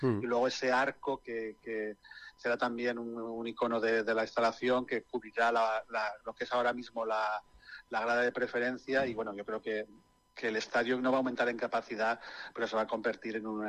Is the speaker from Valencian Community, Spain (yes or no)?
yes; Castellón, Valencian Community, Spain; soy de Castellón y la gente no conoce la provincia de Castellón, pero tú dices, soy de Villarreal